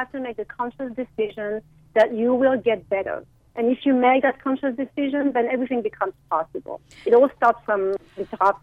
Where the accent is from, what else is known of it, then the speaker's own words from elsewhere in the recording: France; English is a second language; now in United States; as you can hear in my voice, I am not from here. I am originally from France, and I have been now living in the United States for about 15 years